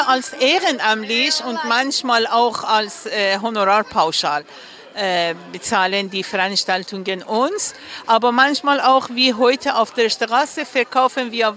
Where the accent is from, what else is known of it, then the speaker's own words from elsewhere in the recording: Iran; ich komme aus dem Iran